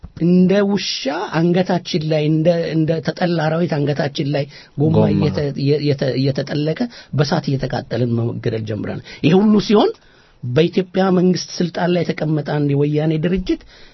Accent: Addis Ababa, Ethiopia; also born or lived in Yugoslavia; እኔ ተማሪ የሃይ ስኩል ተማሪ ሆኜ ሰፈራችን ውስጥ አዲስ አበባ

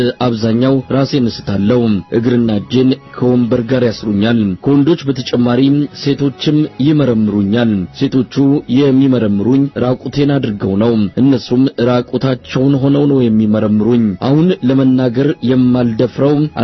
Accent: Amhara, Ethiopia; ባላለው የሰሜን ጎንደር ተወላጅ ነኝ።

